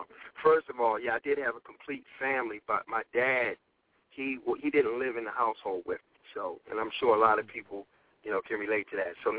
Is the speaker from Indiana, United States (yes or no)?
no; Baltimore, Maryland, United States; Actually, Baltimore City. I'm born and raised in Baltimore. I grew up in a neighborhood that we call Wilson Park.